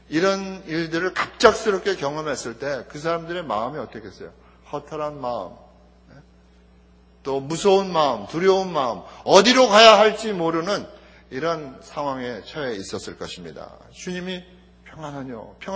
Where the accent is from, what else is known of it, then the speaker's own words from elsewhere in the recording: South Korea; 이야 이게 어디서 한국에서 왔구나, 나의 조국에서 왔구나